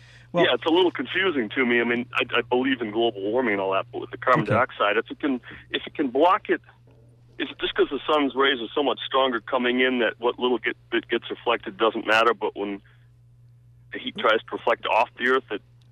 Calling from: Hinsdale, Massachusetts, United States; Hinsdale, Mass.

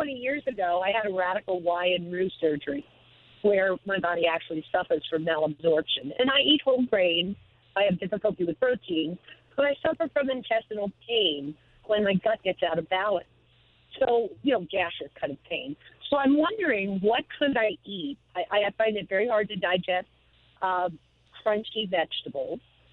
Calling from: New Paltz, New York, United States; Hi, I'm from New Paltz, New York.

